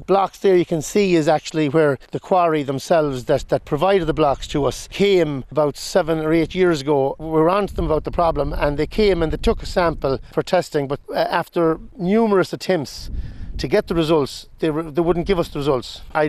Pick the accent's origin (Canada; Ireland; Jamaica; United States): Ireland; is Mayo and Donegal so different? We should be treated the same as the east of the country. Like, we're all Irish citizens.